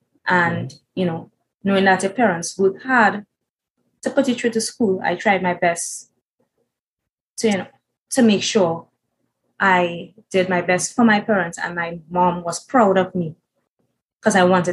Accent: Trinidad & Tobago; I am from Trinidad and Tobago, and my city place is sunny right now, and it is 12:07 p.m.

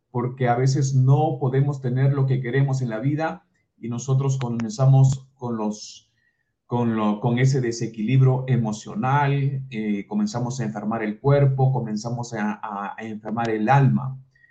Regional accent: Sullana, Piura, Peru; born there; soy de Perú, nací en la provincia de Sullana, en el departamento de Piura, en el Perú. Soy una persona que en los primeros 20 años de vida me dediqué a la crianza de ganado, a la chacra.

